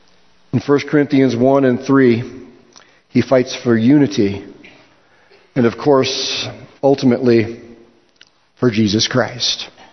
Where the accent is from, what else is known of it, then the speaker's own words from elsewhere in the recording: Midwest, United States; I grew up in the Midwest.